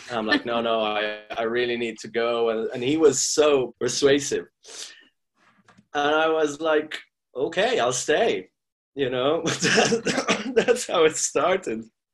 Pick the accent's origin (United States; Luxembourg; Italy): Italy; Milan, Lombardy; also born or lived in Kuwait / Cairo, Egypt; I was born 1978 in Milan. And then soon after, we moved to Kuwait, because that's where my dad's family was. And we stayed there for a few years until I was five.